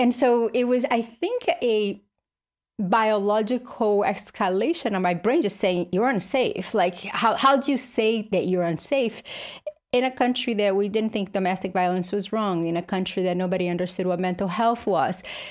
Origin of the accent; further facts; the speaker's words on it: Brazil; English is a second language; I grew up in Brazil, poor with a single mother.